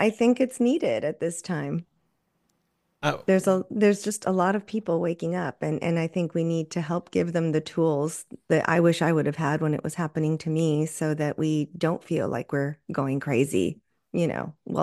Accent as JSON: {"language": "English", "town": "Laredo", "region": "Texas", "country": "United States", "tie": "born or raised there", "said": "I was raised in Laredo, Texas, which is right on the border with Mexico. I was raised by a Mexican-American family, so Latin Catholic."}